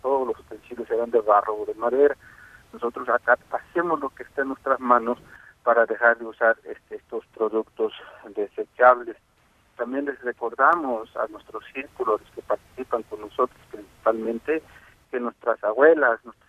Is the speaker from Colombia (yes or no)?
no; Mexico; los que somos mexicanos